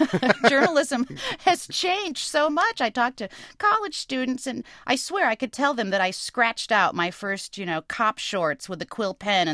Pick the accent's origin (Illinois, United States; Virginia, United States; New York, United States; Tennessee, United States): Illinois, United States; Moline; of my hometown, Moline, Illinois, farm implement capital of the world.